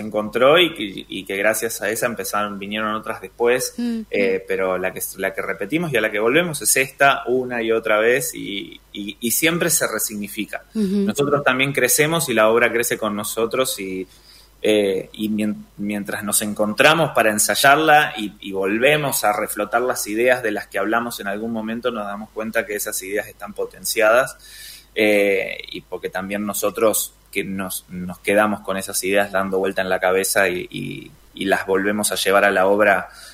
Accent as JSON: {"language": "Spanish", "town": "Rosario", "region": "Santa Fe", "country": "Argentina", "lives_now": "Buenos Aires, Argentina", "said": "yo soy de Rosario, soy del interior, me vine a Buenos Aires con un sueño chiquitito"}